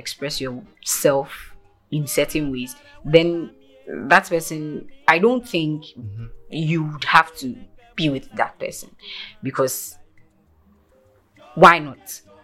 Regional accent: Ghana; I'm from Ghana. I'm from Ghana.

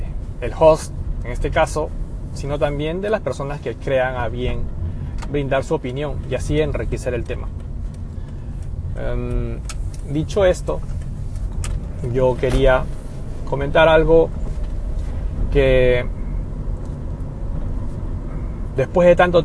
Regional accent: Peru; moved away; cosa que de repente en mi país, porque soy peruano, sería inconcebible

